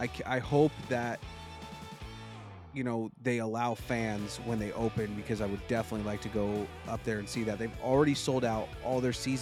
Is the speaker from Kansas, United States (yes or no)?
no; Denver, Colorado, United States; I was born and raised in Denver, so, you know, whenever we worked in, like, I worked in restaurant industry a lot